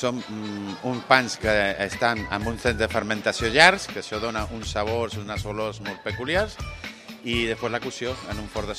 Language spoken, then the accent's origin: Catalan; Barcelona, Catalonia, Spain; jo sóc de Barcelona